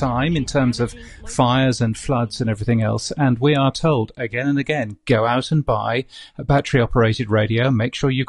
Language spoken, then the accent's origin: English; United Kingdom; as you can tell, I'm a Brit